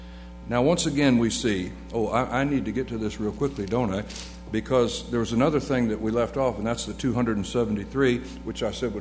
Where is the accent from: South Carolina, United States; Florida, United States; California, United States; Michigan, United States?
Florida, United States; also born or lived in Savannah; I was raised in the South. I'm from North Florida, which by many folks is considered South Georgia. But anyway, as I mentioned, I lived in Savannah for a while.